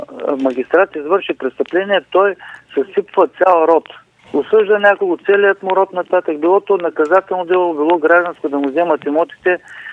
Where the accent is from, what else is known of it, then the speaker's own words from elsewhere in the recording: Ruse, Ruse Province, Bulgaria; Аз понеже съм от Русе, тук имаме такъв случай.